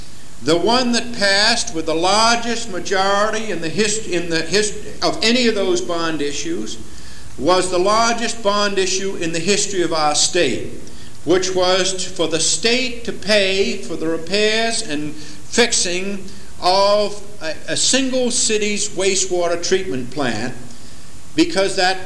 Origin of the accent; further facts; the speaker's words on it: United States; Also, just speaking as an American, it seems to me it raises the level of dirty air in the country